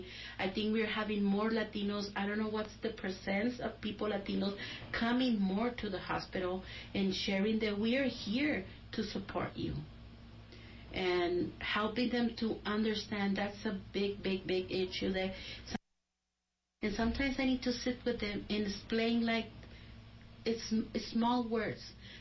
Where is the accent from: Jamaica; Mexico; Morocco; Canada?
Mexico; now in United States; I remember, and I came from Mexico, I was afraid to go to a hospital.